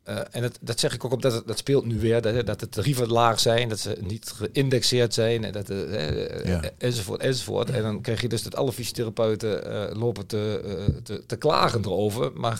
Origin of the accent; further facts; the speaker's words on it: Enschede, Overijssel, Netherlands; ik kom uit Enschede, dat kun je wel horen waarschijnlijk, uit het oosten des lands. En daar zijn mensen toch wat meer uit de boom kijkerig.